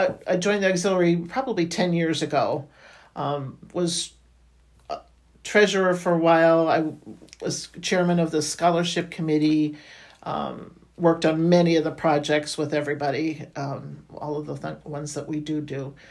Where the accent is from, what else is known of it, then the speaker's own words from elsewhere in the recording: Honesdale, Pennsylvania, United States; also born or lived in Allentown; I'm originally from Honesdale, back in the home that I grew up in. I went to nursing school in Allentown and worked there in the ER for 24 years. Moved back here to Honesdale